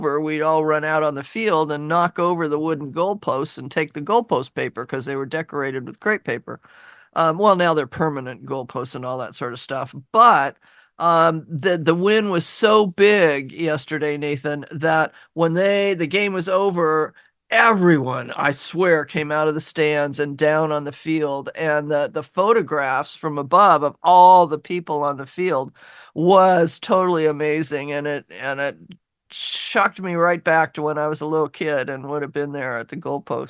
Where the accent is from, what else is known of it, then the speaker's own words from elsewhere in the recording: Seattle, Washington, United States; remember, you know that I grew up in Laurelhurst and spent my very young childhood in football season at Husky Stadium.